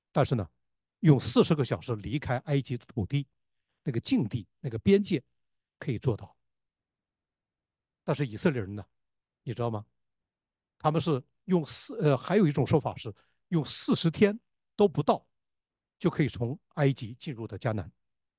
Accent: Northeast China, China; 我由于在东北长大，我知道东北人当中有一些人就非常适合。

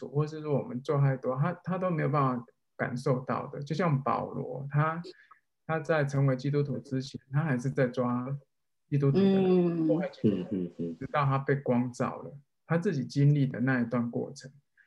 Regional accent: Taiwan; 因为我们在台湾长大就需要经历考试嘛，升学联考嘛

